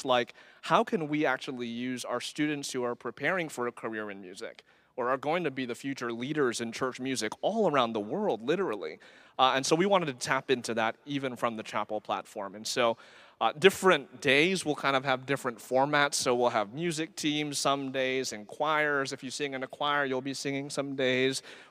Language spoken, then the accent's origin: English; Texas, United States; So we're from Texas, but we're also Filipino. And so when I was a student here, they literally